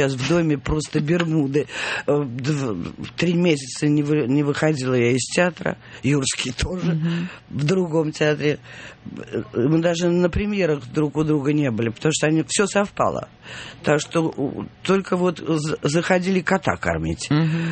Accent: Saint Petersburg, Russia; now in Moscow, Russia; как бросать родной, любимый город, где ты родился, где могилы твоих близких, родных

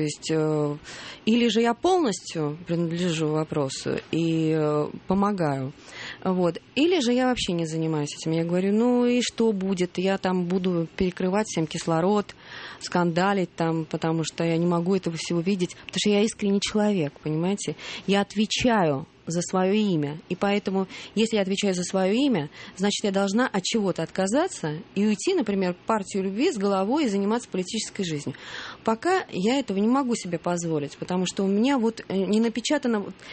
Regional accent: Saint Petersburg, Russia; а я тоже ленинградец.

